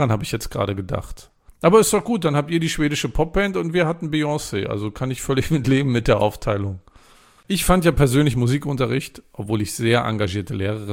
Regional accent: Mecklenburg-Vorpommern, Germany; meine Heimatland Mecklenburg-Vorpommern

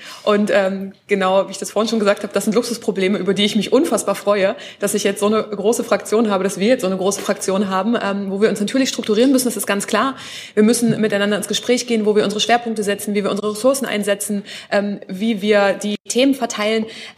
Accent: Saxony-Anhalt, Germany; Ich meine, ich komme aus dem Dorf in Sachsen-Anhalt.

